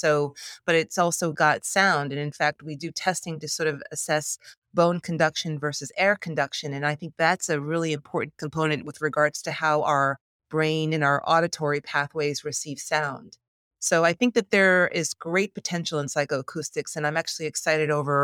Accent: New York, United States; I mean, I'm a New Yorker, so I speak, I know this.

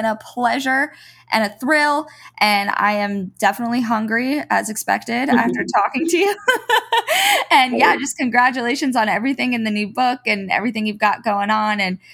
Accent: Florida, United States; But I had never, like I said, growing up in South Florida, been on farms or had anything to do with that.

